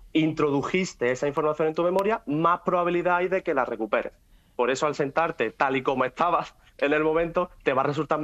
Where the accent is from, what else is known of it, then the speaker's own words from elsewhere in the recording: Málaga, Andalusia, Spain; estaba pues en una plaza aquí en Málaga, de donde yo soy